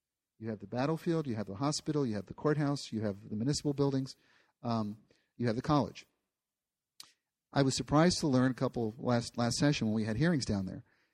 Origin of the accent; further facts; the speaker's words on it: Easton, United States; My hometown of Easton, 27% of the market assessed value of Easton is tax exempt.